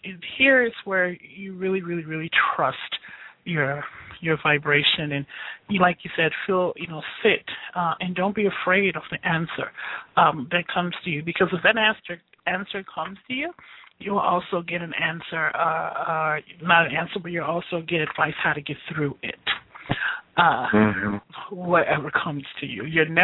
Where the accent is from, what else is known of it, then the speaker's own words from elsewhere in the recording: Chicago, Illinois, United States; And I'm from Chicago, and they had a columnist named Ann Landers.